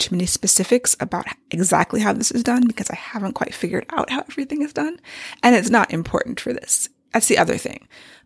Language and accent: English; United States; I am American and grew up here and we are familiar with Western things.